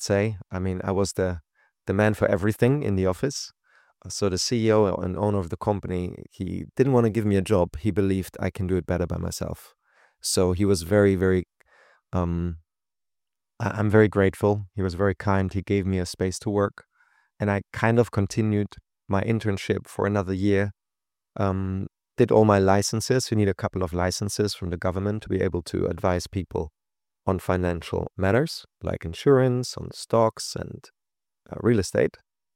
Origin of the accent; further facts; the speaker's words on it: Germany; now in Dubai, United Arab Emirates; I've lived in over 7 countries now, soon to be another one added to the list, partly. And I think Germany was a wonderful place to grow up